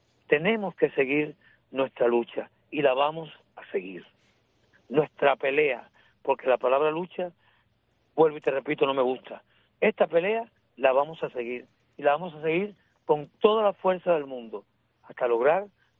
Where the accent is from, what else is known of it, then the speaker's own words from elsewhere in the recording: Placetas, Villa Clara, Cuba; a mi pueblo de Placeta, a todo el pueblo de Cuba, yo le mando un beso